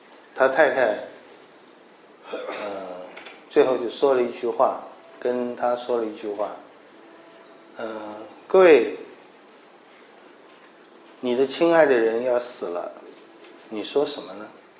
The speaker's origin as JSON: {"language": "Chinese", "country": "China", "said": "这个我们中国人因为没有这种永生的观念"}